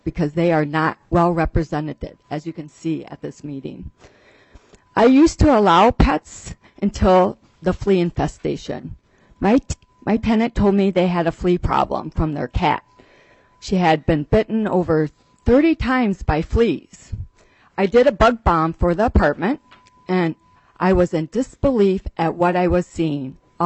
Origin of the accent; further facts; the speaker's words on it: Rochester, Minnesota, United States; I'm a landlord from Rochester, Minnesota.